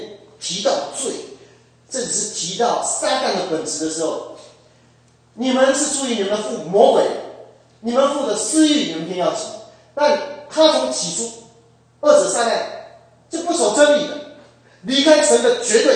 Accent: Taiwan; 所以我们台湾话有句很好玩的话

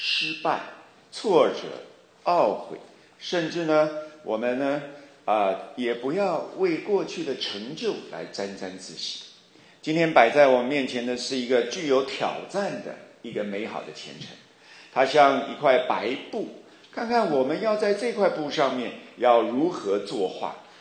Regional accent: Taiwan; moved away as an adult; 那我在那里出生，我的大半辈子也都在台湾啊，出生、成长、读书啊，读书，恋爱、结婚、生孩子、工作，全部都在台湾啊，

